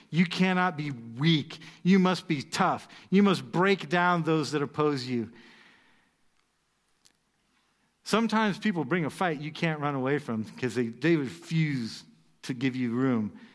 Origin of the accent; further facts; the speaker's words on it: United States; it's easy to say that as an American